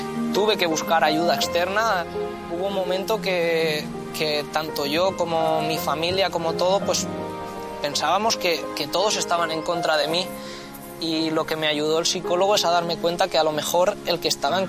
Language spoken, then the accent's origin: Spanish; Castellón, Valencian Community, Spain; También yo soy un chico de Castellón, Villarreal está a 5 minutos de Castellón